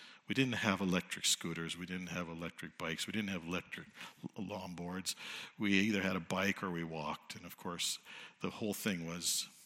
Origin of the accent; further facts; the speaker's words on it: Richmond, British Columbia, Canada; also born or lived in Edmonton, Canada / Cleveland, United States; We drove by our house that I grew up in, number 2 road in Richmond. I was born in Edmonton, and we moved to Cleveland, Ohio, because that's where my father was pastoring, and then back to Alberta, then back here to Richmond.